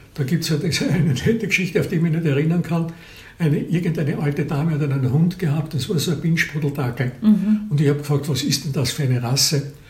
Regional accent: Austria; Und bei uns in Österreich dasselbe.

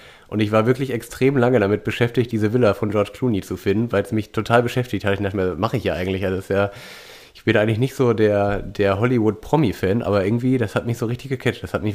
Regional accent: Thuringia, Germany; born there; ich bin ja tatsächlich in Thüringen geboren auch.

